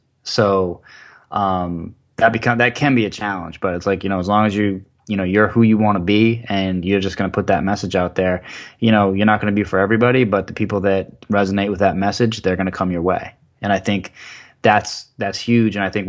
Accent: Maine, United States; now in Florida, United States; I'm in Florida most of the time, and then I'm originally from Maine.

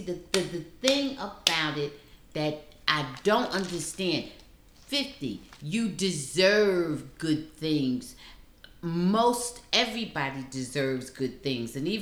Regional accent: Jersey City, New Jersey, United States; I'm originally from Jersey City

